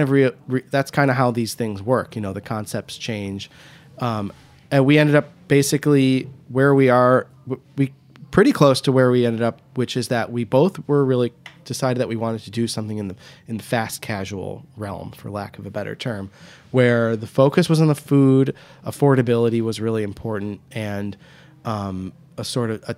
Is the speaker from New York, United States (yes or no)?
no; Michigan, United States; a lot of the food that we grew up eating in Southeast Michigan